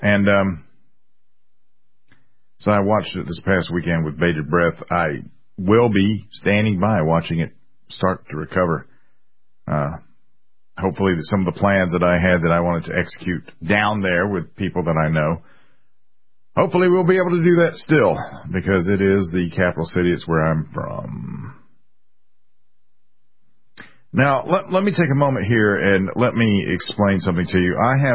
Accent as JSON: {"language": "English", "town": "Columbia", "region": "South Carolina", "country": "United States", "tie": "born or raised there", "said": "My hometown, the city I was born in, is called Columbia, South Carolina, which is currently, a whole lot of it is underwater."}